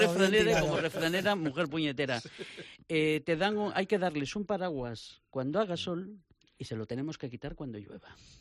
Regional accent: Spain; como soy española

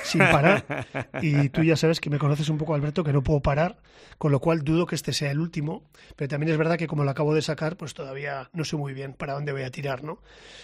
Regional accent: Pamplona, Navarre, Spain; decimos que somos de Pamplona y no nos damos cuenta de que nada más abrir la boca se nos nota, porque nuestro acento es inconfundible.

